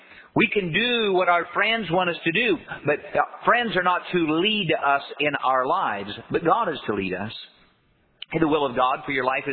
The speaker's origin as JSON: {"language": "English", "region": "Indiana", "country": "United States", "said": "I'm from Indiana. When you're from Indiana, you're born with a pacifier in your mouth and a basketball in your hand."}